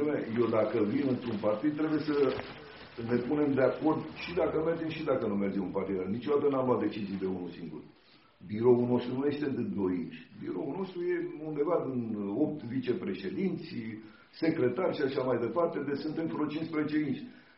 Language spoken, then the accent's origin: Romanian; Slatina, Olt County, Romania; Eu sunt din Slatina.